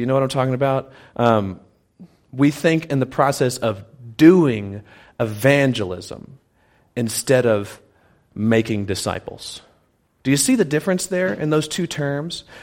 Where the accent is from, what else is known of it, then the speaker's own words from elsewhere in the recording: Louisiana, United States; And I come from a culture that was very much that way. I'm from North Louisiana originally. Crazy religious.